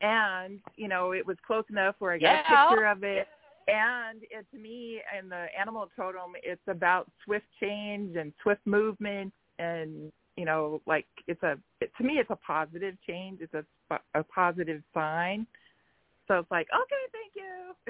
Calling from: Mesa, Arizona, United States; from Mesa, Arizona.

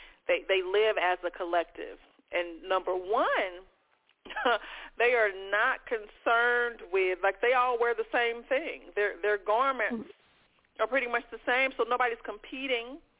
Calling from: Atlanta, Georgia, United States; calling from Atlanta.

